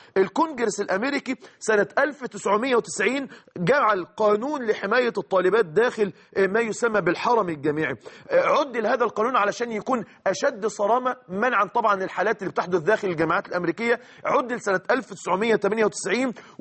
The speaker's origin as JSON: {"language": "Arabic", "country": "Egypt", "said": "زي عندنا في مصر كما بيقولوا"}